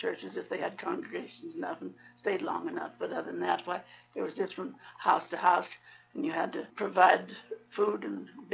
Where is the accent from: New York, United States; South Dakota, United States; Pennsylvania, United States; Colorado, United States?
Colorado, United States; Rosita; I'm from Rosita, from Westcliff to Rosita, with a horse and buggy.